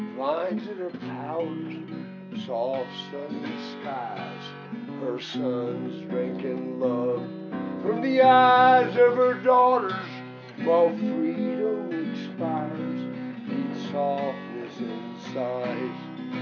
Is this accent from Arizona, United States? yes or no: no; Kentucky, United States; Somebody said, well, I'm from Kentucky, okay?